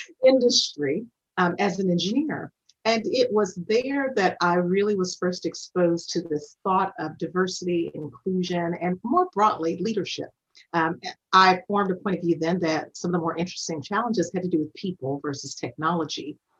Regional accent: Flint, Michigan, United States; Well, I'm originally from Flint, Michigan, the birthplace of General Motors. I grew up with the whole family that worked on the line in GM.

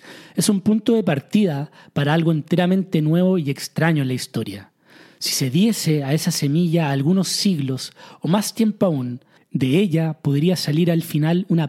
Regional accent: Chile; Y lo mismo tenemos en mi país, Chile, con la dictadura militar.

